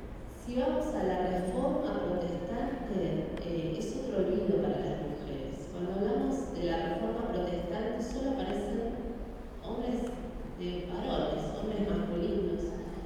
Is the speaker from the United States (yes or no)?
yes; United States; yo como americana estoy cansada que me digan que mi iglesia fue fundada por un hombre